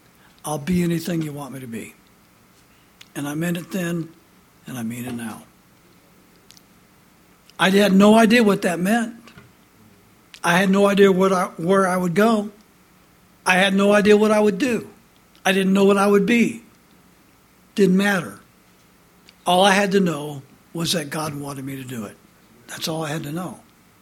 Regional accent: LaPorte, Indiana, United States; I was born in Northwest Indiana. LaPorte was where I was born and raised.

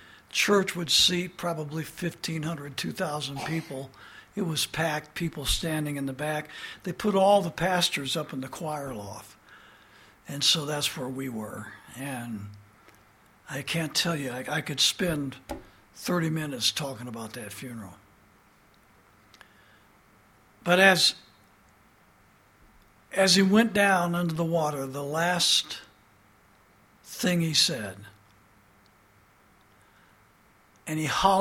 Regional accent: Indiana, United States; I just happened to be visiting my hometown in Indiana

